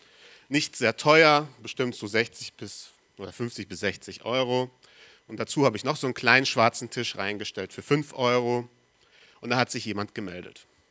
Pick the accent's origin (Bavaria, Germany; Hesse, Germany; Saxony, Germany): Hesse, Germany; Marburg; Wo ich herkomme, in Marburg, war unsere Gemeinde neben einem Obdachlosenheim.